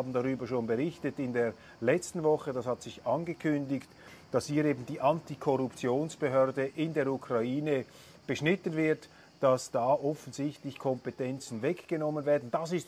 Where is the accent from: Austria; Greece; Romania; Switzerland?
Switzerland; Und als Schweizer haben wir doch überhaupt keine Vorstellung davon, was es bedeutet, in dieser Region zu leben